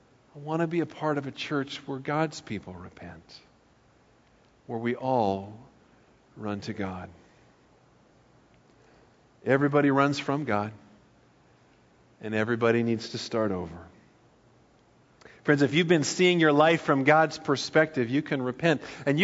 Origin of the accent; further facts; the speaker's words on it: Paradise, California, United States; If you were to leave here and drive to my hometown to go to paradise, you could go up the Skyway, you could go up Clark Road